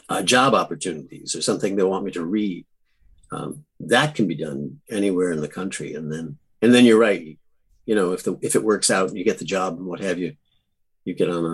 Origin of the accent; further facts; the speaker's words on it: Buffalo, New York, United States; I grew up in Buffalo. So I like the seasons.